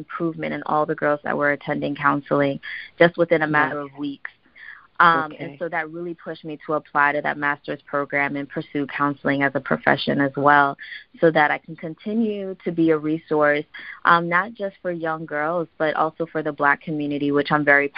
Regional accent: Saint Croix, U.S. Virgin Islands; moved away as an adult; now in New Orleans, United States; Sure. So I was born and raised on St. Croix in the U.S. Virgin Islands.

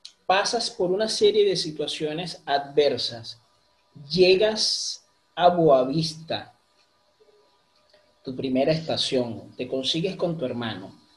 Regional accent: Venezuela; moved away; Qué orgullo ser venezolano. Me siento muy orgulloso de venezolano. En algún momento salí de mi patria, pero mi patria jamás va a salir de mí.

